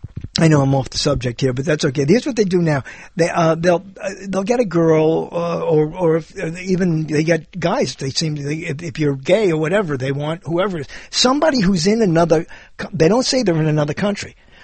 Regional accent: Allentown, Pennsylvania, United States; I was born and raised in Allentown. I came here to school.

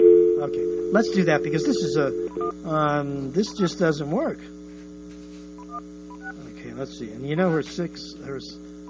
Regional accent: New York, United States; when I found Weekly World News as a kid growing up in New York.

